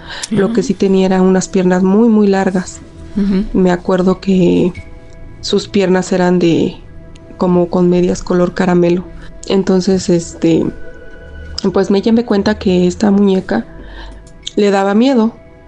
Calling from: State of Mexico, Mexico; del Estado de México. Apenas les envié un audio.

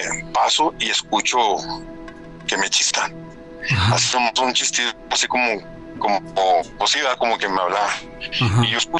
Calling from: Monterrey, Nuevo León, Mexico; soy de Monterrey, Nuevo León, México.

